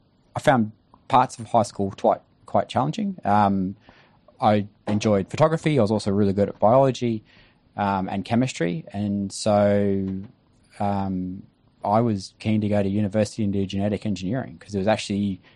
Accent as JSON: {"language": "English", "town": "Mount Isa", "region": "Queensland", "country": "Australia", "tie": "born or raised there", "said": "Mount Isa growing up in the 1970s is definitely, and the early 80s is definitely different to what Mount Isa is like now."}